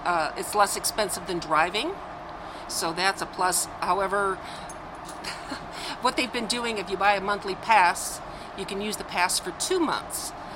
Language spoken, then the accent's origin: English; Chesterton, Indiana, United States; Chesterton, Indiana.